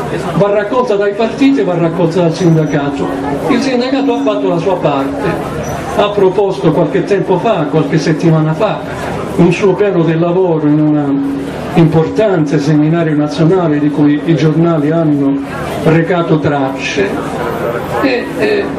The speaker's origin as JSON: {"language": "Italian", "region": "Calabria", "country": "Italy", "said": "E noi credo, come calabresi, questo impoverimento lo tocchiamo con mano, lo verifichiamo."}